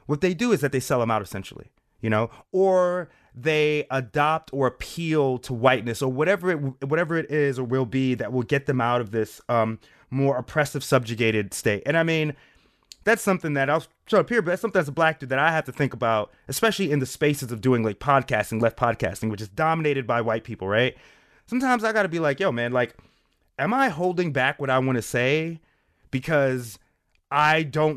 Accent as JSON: {"language": "English", "region": "New York", "country": "United States", "lives_now": "Atlanta, United States", "said": "Because I'm originally from New York. I'm in Atlanta now, but I'm from New York."}